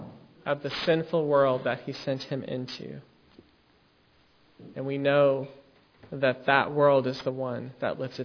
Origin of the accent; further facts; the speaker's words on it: Albuquerque, New Mexico, United States; We grew up in Albuquerque